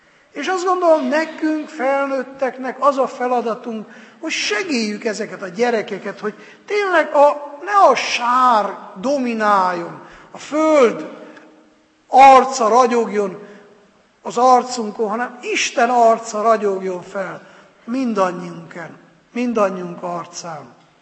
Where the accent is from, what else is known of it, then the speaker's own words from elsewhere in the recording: Miercurea Ciuc, Harghita, Romania; Hát mondtam, hogy nekem Spéci Csíkszeredában van, mert ottan nőttem fel